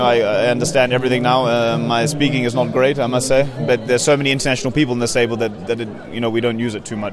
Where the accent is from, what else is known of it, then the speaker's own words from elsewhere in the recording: Cape Town, Western Cape, South Africa; now in Germany; I'm a professional show jumper. I'm from South Africa, Cape Town, but I've been living and based in Germany for the last 7 years.